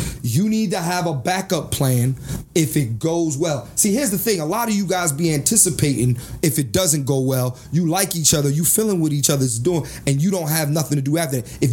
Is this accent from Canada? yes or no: no; Philadelphia, Pennsylvania, United States; If we're in Philadelphia, Pennsylvania, if we're in my hometown.